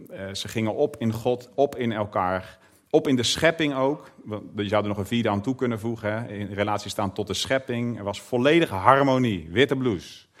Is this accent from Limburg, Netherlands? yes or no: yes; Limburg, Netherlands; wij komen uit Limburg, de begrafenis was bij Amersfoort, onze oude regio.